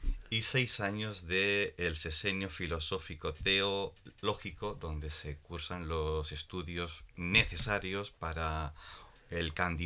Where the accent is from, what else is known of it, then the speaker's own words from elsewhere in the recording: Villanueva de los Infantes, Castilla-La Mancha, Spain; moved away as an adult; desde que nací en Villanueva de los Infantes, uno de los pueblos más